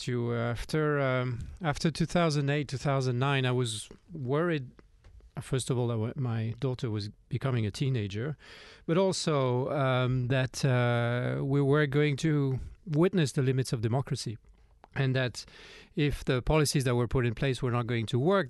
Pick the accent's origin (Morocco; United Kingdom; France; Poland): France; now in Switzerland; I'm seeing this from Switzerland, which is even more worrying. But more generally, also being French